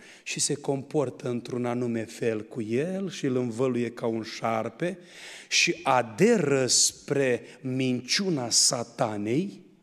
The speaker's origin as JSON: {"language": "Romanian", "town": "Bacău", "region": "Bacău County", "country": "Romania", "tie": "born there", "said": "că și eu m-am născut în Bacău."}